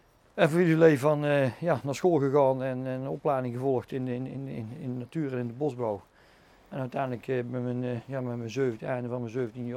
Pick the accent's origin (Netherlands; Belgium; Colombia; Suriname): Netherlands; North Brabant; En ik ben geboren in de Besterd. En als klein manneke gingen wij natuurlijk over het ophalbruggetje.